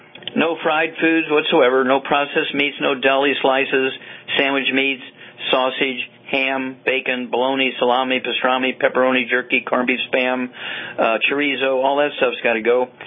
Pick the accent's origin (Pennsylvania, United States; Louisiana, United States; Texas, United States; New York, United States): Louisiana, United States; Being a Cajun down there in Louisiana, you know, if you eat a lot of rice, that's fine.